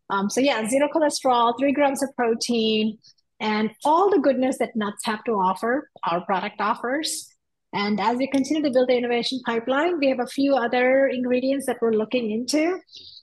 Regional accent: India; I'm Indian, so I'm very well aware of all the kinds of plant sources

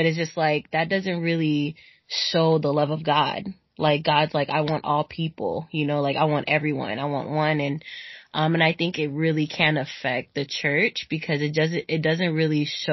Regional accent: Las Vegas, Nevada, United States; born there; also born or lived in Oakland; My parents are from Haiti. If y'all. Any Haitians out there, any Caribbean people, hello. But yeah, I was born in Oakland, California, and then we ended up moving to Las Vegas.

